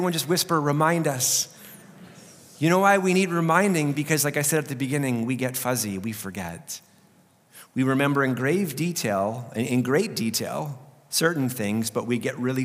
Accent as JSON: {"language": "English", "country": "Canada", "said": "As a Canadian, I feel that."}